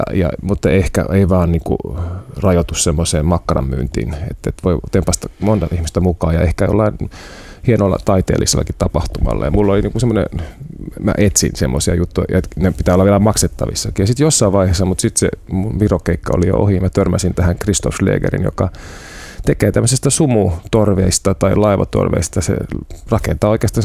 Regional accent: Germany; now in Finland; Joo, mä oon saksalainen. Se on ehkä hyvä niin kuin mainita, kun ei heti huomaa.

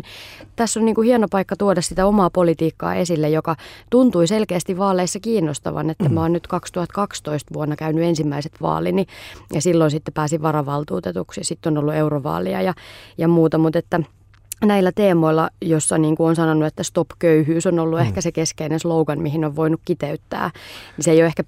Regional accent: Helsinki, Uusimaa, Finland; mä oon syntynyt 85 ja sitten elänyt lamaajan lapsuuden. Mä oon syntynyt Itä-Helsingissä Vesalassa ja siellä Mellunmäessä, Vuosaaressa, Herttoniemessä ympäriinsä asunut.

